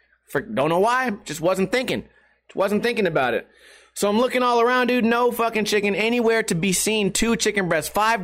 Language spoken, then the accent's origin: English; Las Vegas, Nevada, United States; Two people in the chat room right now are on a Vegas vacation. My hometown, the city that I live in, they're out here hanging out.